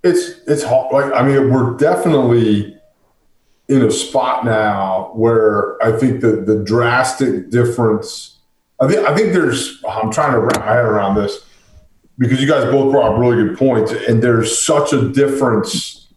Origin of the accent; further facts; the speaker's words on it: Virginia, United States; also born or lived in California, United States; and I'm from Virginia, right, so I'm not even from Pennsylvania but I knew the tradition, right?